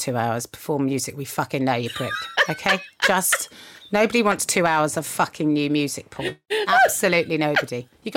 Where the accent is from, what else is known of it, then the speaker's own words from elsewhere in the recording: United Kingdom; I say this as a British person